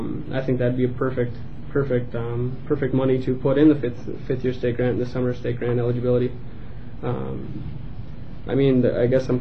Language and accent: English; Virginia, Minnesota, United States; I'm from Virginia, Minnesota. I attended Mesabi Range Community Technical College for 2 years.